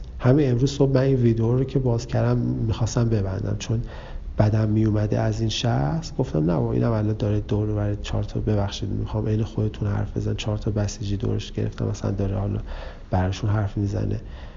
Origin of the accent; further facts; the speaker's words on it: Iran; ما ایرانی هستیم، در ایرانی متولد شدیم که مولانا داره، در ایرانی درس خوندیم و رشد کردیم